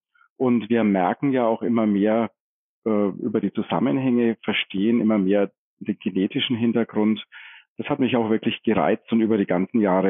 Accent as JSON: {"language": "German", "town": "Forchheim", "region": "Bavaria", "country": "Germany", "said": "ich komme aus einem kleinen Dörfchen eigentlich mit 30.000 Seelen, Forchheim."}